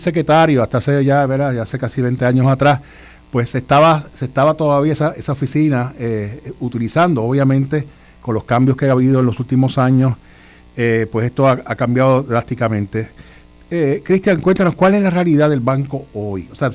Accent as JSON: {"language": "Spanish", "town": "Guaynabo", "country": "Puerto Rico", "said": "Yo también soy guaynabito"}